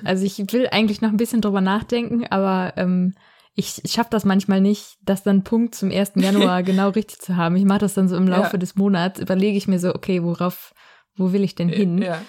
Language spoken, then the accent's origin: German; Bergneustadt, North Rhine-Westphalia, Germany; was ist größer, Berlin oder Bergneustadt? Die Stadt, wo ich herkomme